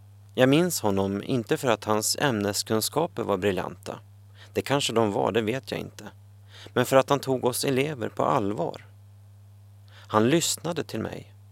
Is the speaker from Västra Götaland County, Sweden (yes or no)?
no; Ragnvallsträsk, Norrbotten County, Sweden; Jag är uppväxt i Ragnvalls träsk 1,5 mil utanför stan. Efter att ha gått de första 6 åren i byskolan kom jag ut i den stora världen, till stan. Året var 1965 och jag var 13 år.